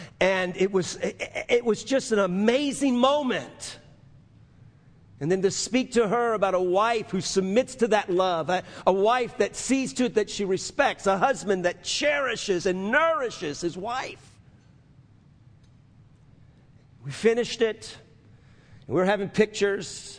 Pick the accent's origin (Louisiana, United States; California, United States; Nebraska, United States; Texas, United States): Louisiana, United States; New Orleans; I got on a plane with a guy from New Orleans, and I'm from New Orleans, if you're new to us.